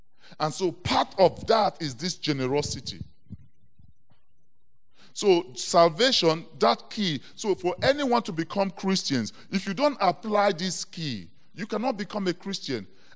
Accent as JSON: {"language": "English", "country": "Nigeria", "tie": "born there", "second_language": "English", "moved": "yes", "said": "When I was born in Nigeria, English was not my first language. We had to learn it."}